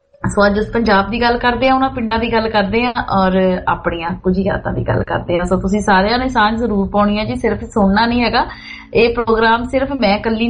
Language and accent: Punjabi; Punjab, India; ਜਿਹੜਾ ਪਿੰਡ ਸਾਡਾ ਜੱਦੀ ਮਕਾਨ ਆ, ਜਿੱਥੇ ਚਲੋ ਅਸੀਂ ਵੱਡੇ ਹੋਏ ਹੈ ਨਾ, ਉਹ ਸੀ ਜੀ ਜੀ ਟੀ ਰੋਡ ਦੇ ਉੱਤੇ, ਜਲੰਧਰ ਪਠਾਨਕੋਟ ਦਾ ਜਿਹੜਾ ਮੇਨ ਜੀ ਟੀ ਰੋਡ ਆ, ਉਹਦੇ ਉੱਤੇ ਸਾਡਾ ਪਿੰਡ ਆ।